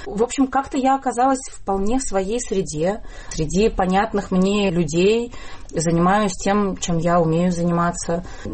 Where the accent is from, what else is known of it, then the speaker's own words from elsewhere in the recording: Saint Petersburg, Russia; now in Israel; Москвичи меня почему-то все окрестили москвичкой, хотя я очень горжусь, что я из Петербурга, со своими замашками.